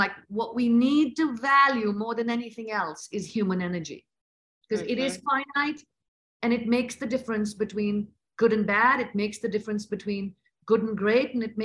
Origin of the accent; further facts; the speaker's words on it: India; I didn't grow up in the US. I grew up in India in a very conservative family where girls just got married and boys went into the family business.